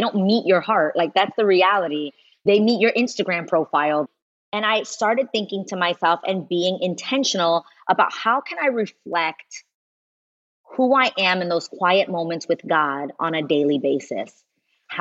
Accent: New York City, New York, United States; Like, I'm a girl from New York City. Like, this is authentic to who I am. But I also recognize that there isn't one way to be Latina.

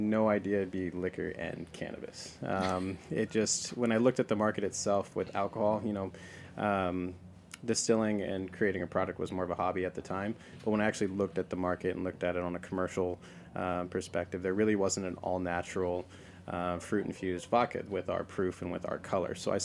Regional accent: Pacific Northwest, United States; But I grew up in the Northwest. That's where I'm from.

